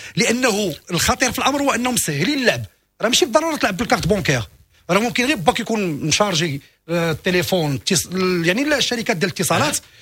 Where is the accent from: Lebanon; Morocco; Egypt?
Morocco; كما كنقولوا حنا حتى مغربي